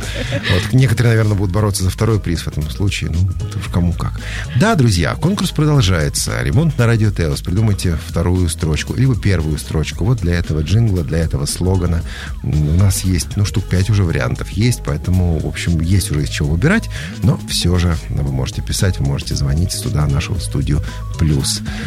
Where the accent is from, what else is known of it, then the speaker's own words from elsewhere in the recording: Saint Petersburg, Russia; born there; А я сам в Ленинграде.